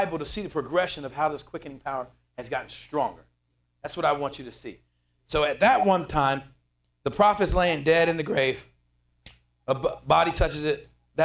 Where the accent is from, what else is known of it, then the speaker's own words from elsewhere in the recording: Dayton, Ohio, United States; I'm from Dayton. No, we're at in Dayton by the base. Isn't that Fairborn? Oh, you know the area. Yep, that's where I'm from.